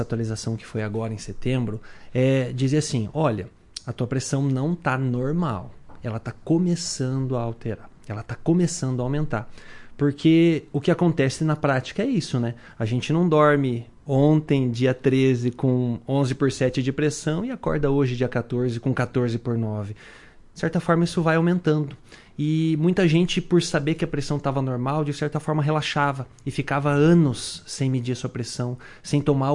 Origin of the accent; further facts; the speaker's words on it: Mato Grosso, Brazil; Porque eu que morei a vida inteira no Mato Grosso, ouvi a vida inteira … também, né?